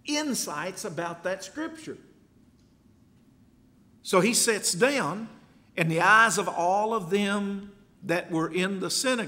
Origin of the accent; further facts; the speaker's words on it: El Paso, Texas, United States; It's kind of like when I grew up in El Paso. Everybody knew everybody back then.